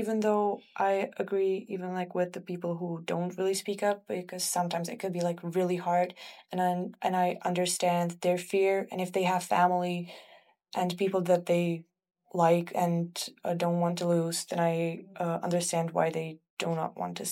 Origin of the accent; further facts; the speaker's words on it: Czechia; I'm from the Czech Republic